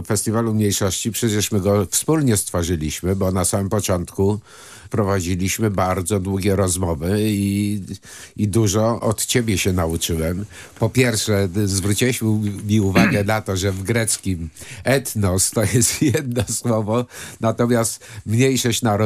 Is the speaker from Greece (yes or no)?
yes; Greece; now in Poland; Ja jestem Grekiem. Jestem obywatelem polskim, ale jestem Grekiem.